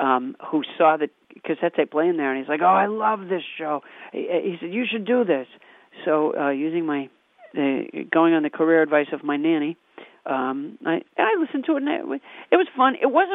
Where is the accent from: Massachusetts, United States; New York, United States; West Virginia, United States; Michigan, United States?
Massachusetts, United States; I grew up in Massachusetts.